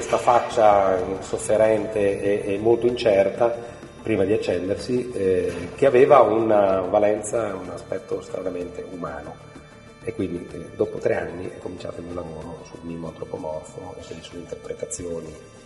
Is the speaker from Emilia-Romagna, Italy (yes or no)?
yes; Bologna, Emilia-Romagna, Italy; che io da bolognese, ma non da locutore bolognese, lo capisco abbastanza bene ma non lo parlo correttamente